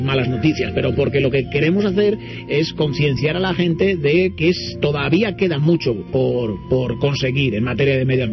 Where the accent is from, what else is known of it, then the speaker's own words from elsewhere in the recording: Palencia, Castile and León, Spain; que yo soy de Palencia